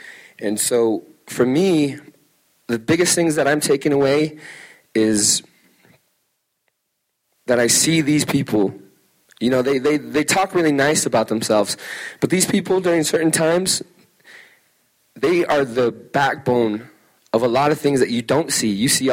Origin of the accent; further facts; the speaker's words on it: Browning, Montana, United States; also born or lived in Tuba City / Alaska; I'm from Blackfeet, from Brandon, Montana. I'm also from Dene, from Tuba City, and also from Alaska, from a village north of Anchorage, in Yupak.